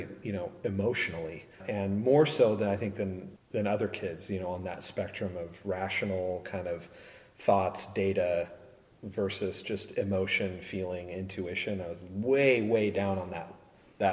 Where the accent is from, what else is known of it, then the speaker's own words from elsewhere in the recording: San Luis Obispo, California, United States; I grew up in San Luis Obispo. I grew up in a home right over on Jeffrey Street, which was interesting because … I live on Jeffrey Street